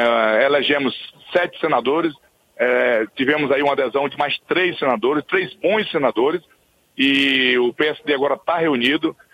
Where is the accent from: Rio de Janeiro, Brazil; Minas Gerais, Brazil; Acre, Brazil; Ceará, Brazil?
Acre, Brazil; Olha, eu pessoalmente sou do Acre